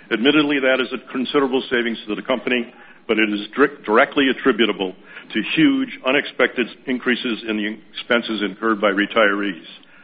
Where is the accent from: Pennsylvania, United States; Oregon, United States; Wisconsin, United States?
Wisconsin, United States; Waupaca; from Waupaca, Wisconsin.